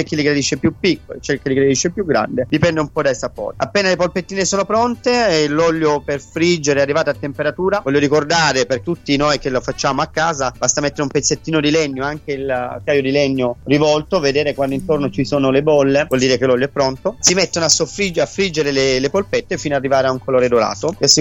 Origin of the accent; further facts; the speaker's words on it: Mesagne, Apulia, Italy; Per cui grazie per seguirmi a Mesagne, mia città natale, una cittadina straordinaria come tantissimi posti d'Italia